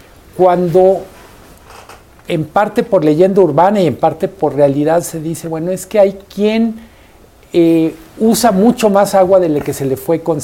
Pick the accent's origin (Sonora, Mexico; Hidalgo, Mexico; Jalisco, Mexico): Jalisco, Mexico; Guadalajara; Como sabrán, soy de Guadalajara.